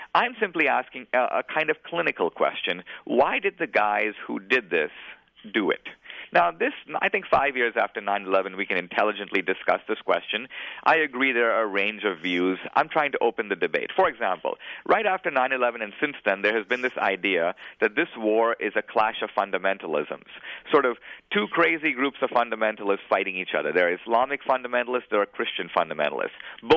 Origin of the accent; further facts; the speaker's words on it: India; moved away; I'm an immigrant from India. My family is originally Hindu, converts to Catholicism.